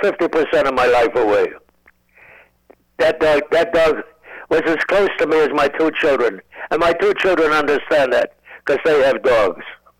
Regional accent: Chicago, Illinois, United States; I come from Chicago, so I had to say something about a gangster.

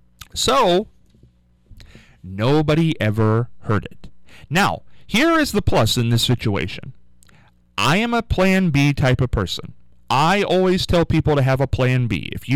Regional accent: Pittsburgh, Pennsylvania, United States; You know, man, I'm from Pittsburgh.

